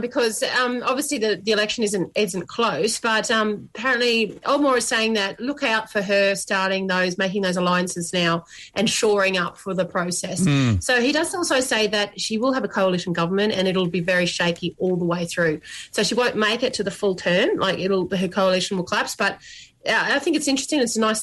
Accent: Queensland, Australia; I'm from Queensland.

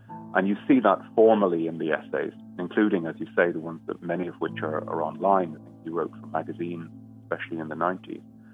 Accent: Dublin, Leinster, Ireland; born there; now in England; I was born in Dublin and I moved to England about 20 years ago.

